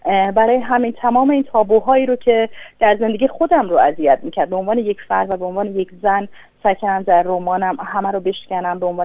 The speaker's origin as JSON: {"language": "Persian", "region": "northern Iran", "country": "Iran", "tie": "born or raised there", "said": "در باقی که تو در شمال ایران توش بزرگ شدم"}